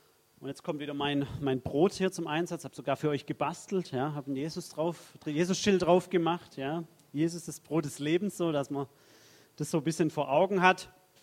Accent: Baden-Württemberg, Germany; ich weiß hier in Süddeutschland, die Schwaben, die lieben einfach ihr Brot, oder? Also mir geht es auch so, ich bin ja auch Schwabe

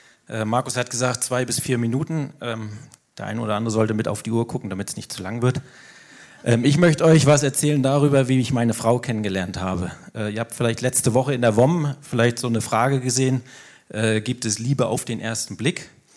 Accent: Rostock, Mecklenburg-Vorpommern, Germany; ich war dann ein halbes Jahr im Praxissemester in meiner Heimat in Rostock und konnte dort nicht zur Jugend gehen, weil bei den Methodisten, wo ich damals beheimatet war, gab es keine Jugend mehr

